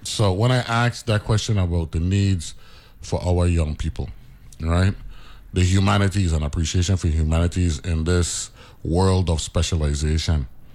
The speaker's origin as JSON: {"language": "English", "town": "Harlem", "region": "New York", "country": "United States", "tie": "born there", "said": "So I just tell them, I was born in Harlem. I got a built-in excuse, right?"}